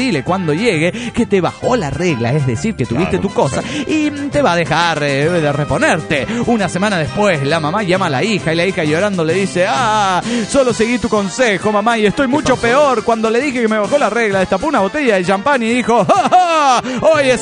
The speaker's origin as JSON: {"language": "Spanish", "town": "Toluca", "region": "State of Mexico", "country": "Mexico", "said": "Hola, ¿qué tal? Soy … de Toluca."}